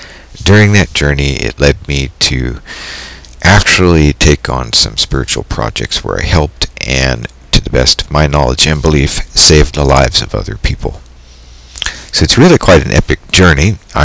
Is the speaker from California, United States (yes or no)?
yes; California, United States; also born or lived in Saudi Arabia / Japan; I've lived in Saudi Arabia and in Japan and in the United States. I am from California originally, in the good old US of A, and I've lived in various states around the country